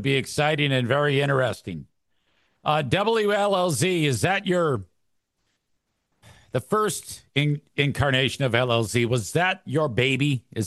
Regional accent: Detroit, Michigan, United States; when you're growing up in Detroit, like I said, we're like, oh my God, these people.

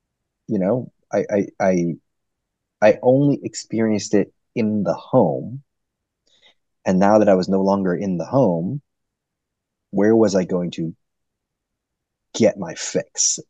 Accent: New Jersey, United States; My parents worked in Chinatown. But I grew up in New Jersey. So my parents had to commute. And I grew up in a very like white suburb.

